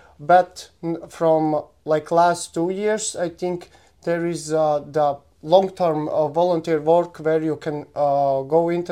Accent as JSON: {"language": "English", "country": "Latvia", "second_language": "English", "lives_now": "Pärnu, Estonia", "said": "I'm 28 years old. I'm from Latvia, but now living in Estonia, Pärnu."}